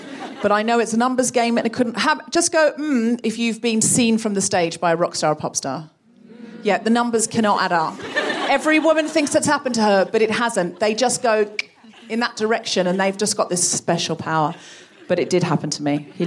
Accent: Australia; I grew up in Australia

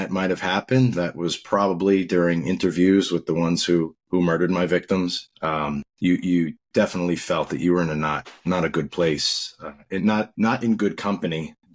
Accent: Long Island, New York, United States; also born or lived in Rego Park, Queens; I grew up in Long Island, New York. Started out as a baby in Rego Park, Queens. And my family moved out to Long Island when I was very young. So most of my major part of my life was in Long Island.

